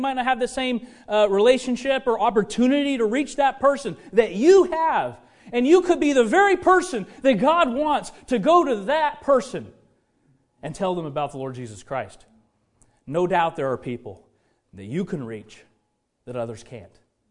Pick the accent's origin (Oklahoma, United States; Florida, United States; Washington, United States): Oklahoma, United States; Even though I was born and raised in Oklahoma, we have a lot of agriculture out that way, kind of like up here.